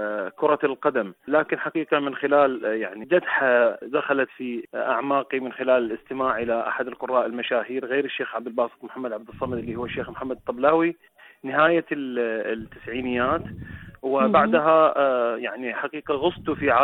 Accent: Al-Midaina, Basra Governorate, Iraq; born there; من مواليد عام 1984، ولدت في البصرة الفيحاء وتحديدا قضاء المدينة، قضاء الشهداء، لأنه قدم الكثير من الشهداء، ومن أسرة أفتخر بأنها أسرة الشهداء

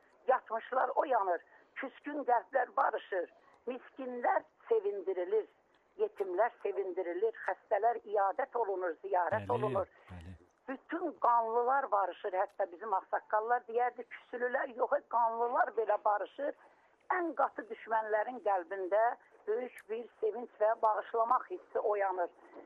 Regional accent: Zangilan District, Azerbaijan; Çünki mən özüm əslən Zənginanlıyam, mən Zəngilan rayonundanam. Yəni demək istəyirəm, Araz qırağında yaşayan bir insanam.

